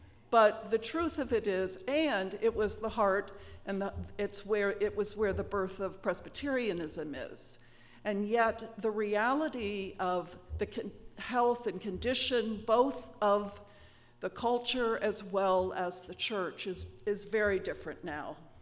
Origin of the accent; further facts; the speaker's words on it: New York City, New York, United States; And I said, well, actually, we're from New York City.